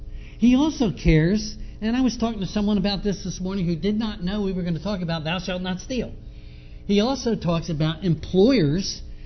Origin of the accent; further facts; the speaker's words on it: Northeast, United States; I come from the Northeast, and I don't know about different sections of the country